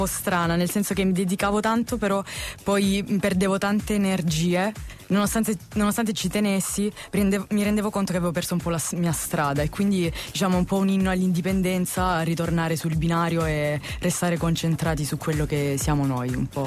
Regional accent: Lecce, Apulia, Italy

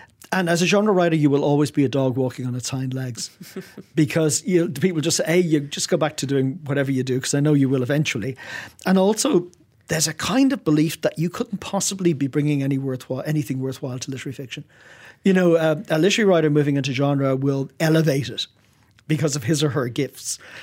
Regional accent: Ireland; I grew up in Ireland at a time when we were poor.

